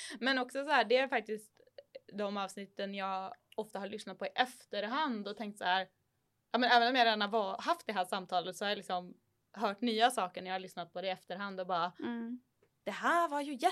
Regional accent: Norway; now in Sweden; I och med att jag är norsk medborgare. Jag måste alltid skicka in så här... frågeformulär på att jag liksom får vara i Sverige.

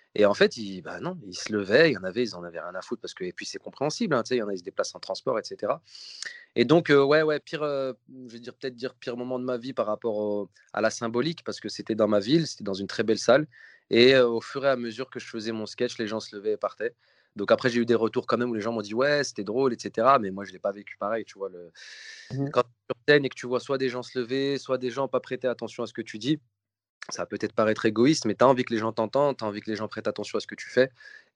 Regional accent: Lyon, Auvergne-Rhône-Alpes, France; au lieu de vivre un très beau rêve en tant que Lyonnais

